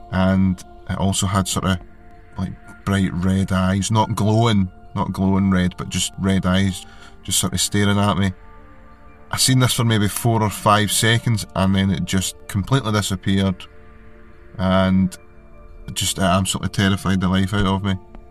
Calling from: Scotland, United Kingdom; I'm calling from a small town in Scotland. I'll try and speak as cleanly as I can because I know my accent can be hard to understand sometimes.

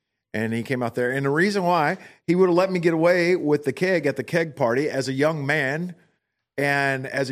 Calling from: Fort Worth, Texas, United States; So currently, I'm tuning in from Fort Worth, watching y'all on 100 inches because everything is bigger in Texas.

